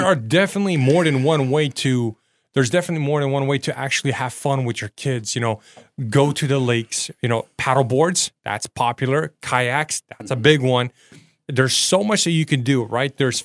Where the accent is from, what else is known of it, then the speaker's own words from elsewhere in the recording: Portland, Oregon, United States; I'm from Portland, Oregon. And when I was a kid, people took care of their house, their homes.